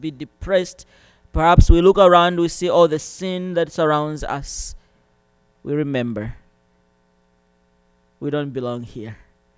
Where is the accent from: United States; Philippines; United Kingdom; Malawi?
Malawi; In my country, my home country, Malawi, the laws are very strict. You cannot have dual citizenship.